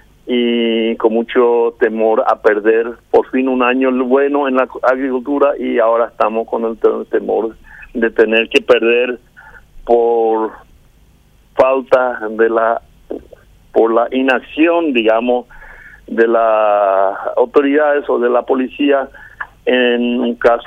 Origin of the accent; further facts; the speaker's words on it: Paraguay; menonita es solamente el nombre de nuestra religión. Somos todos paraguayos, nacidos acá. Yo nací en el Paraguay. Mis padres sí vinieron del extranjero.